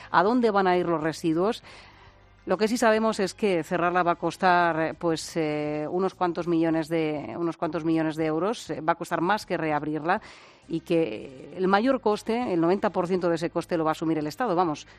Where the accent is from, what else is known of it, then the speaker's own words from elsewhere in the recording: Region of Murcia, Spain; Y yo que soy murciana, pues digo que me parece muy bien. Porque hay que tener acento. Y a veces lo quito un poco porque si no, pues no me entenderían.